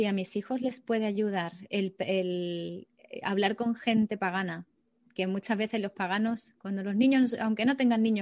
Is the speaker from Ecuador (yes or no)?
no; Seville, Andalusia, Spain; also born or lived in Granada; Echo mucho de menos la casa en la que yo vivía en mi antigua ciudad en Granada. Yo soy de aquí, soy de Sevilla, pero durante 7 años viví en Granada.